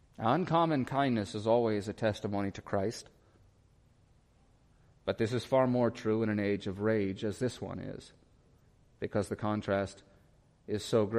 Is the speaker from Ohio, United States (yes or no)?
yes; Lorain, Ohio, United States; As you know, I am from Lorraine, and as you know, Lorraine is a hard city, and so I've seen lots of terrible things growing up.